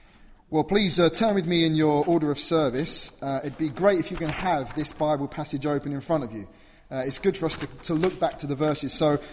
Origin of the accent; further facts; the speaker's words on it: Croydon, London, United Kingdom; I'm from Croydon in South London.